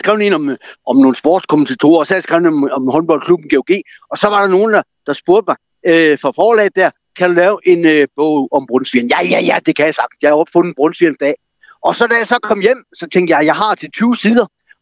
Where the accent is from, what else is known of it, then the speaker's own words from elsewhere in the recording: Jutland, Denmark; altså, jeg er jo jyde, men jeg arbejdede på Fyn på det her tidspunkt